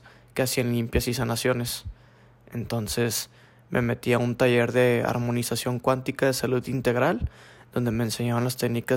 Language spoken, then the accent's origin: Spanish; Monterrey, Nuevo León, Mexico; born there; tengo 22 años, estudio psicología organizacional. Y nací en Monterrey, Nuevo León.